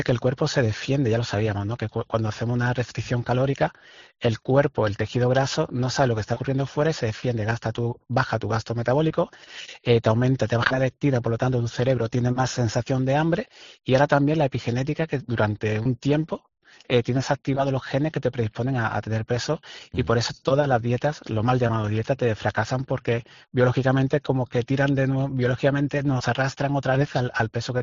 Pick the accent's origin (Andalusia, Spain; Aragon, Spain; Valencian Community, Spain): Andalusia, Spain; Yo vengo de un pueblo de Cádiz